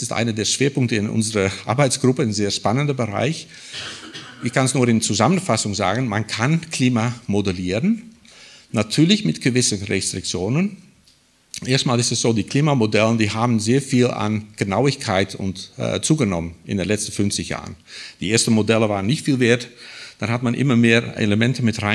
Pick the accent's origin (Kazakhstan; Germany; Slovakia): Germany; Southern Germany; ich komme eher hier aus dem Süden von Deutschland